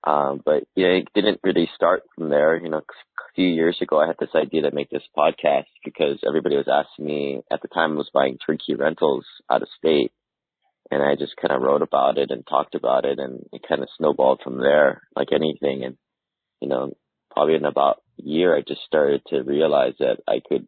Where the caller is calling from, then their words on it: Honolulu, Hawaii, United States; I'm in Honolulu, Hawaii.